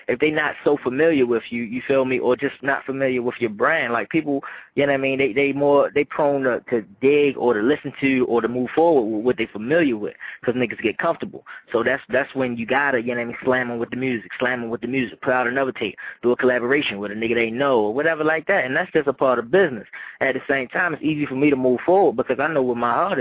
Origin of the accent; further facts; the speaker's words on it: Baltimore, Maryland, United States; I'm from Baltimore, which is a small, big city